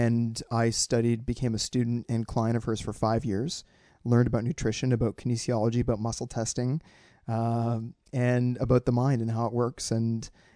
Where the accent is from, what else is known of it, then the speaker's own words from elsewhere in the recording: London, Ontario, Canada; I grew up in London, Ontario, and so you had to stand, at that point, you had to stand for O Canada, the beginning of a film.